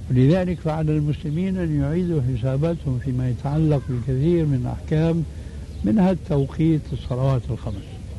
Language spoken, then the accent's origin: Arabic; Jordan; وزارة الأوقاف، فليس للأفراد هنا دخل، خاصة عندنا في الأردن